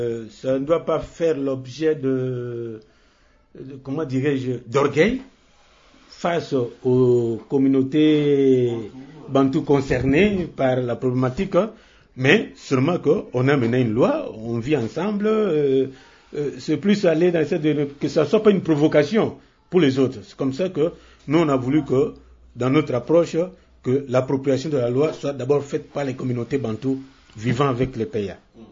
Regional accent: DR Congo; nous sommes Congolais

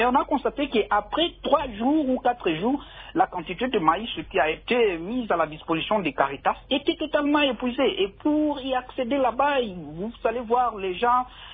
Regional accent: Kasaï, DR Congo; Vous voyez, chez nous au Kassai, le problème de la nourriture ici, le maïs, c'est ça même une nourriture de base.

